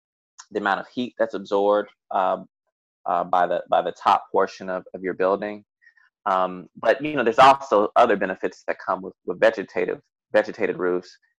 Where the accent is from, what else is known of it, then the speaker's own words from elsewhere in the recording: United States; growing up in the United States, you know, I internalized, you know, white supremacy